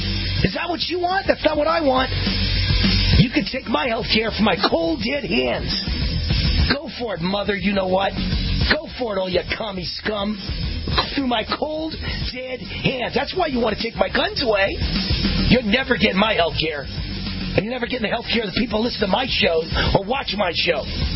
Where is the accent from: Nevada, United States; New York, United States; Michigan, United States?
New York, United States; Mount Vernon; born there; in Mount Vernon Hospital, Mount Vernon, New York.